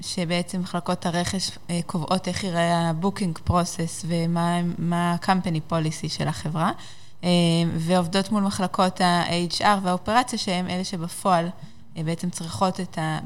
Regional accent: Regba, Northern District, Israel; מהצפון, אני במקור מהגליל, כולנו צפוניים

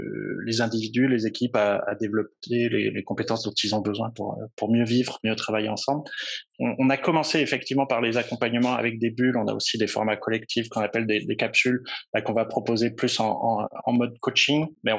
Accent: France; Je suis français.

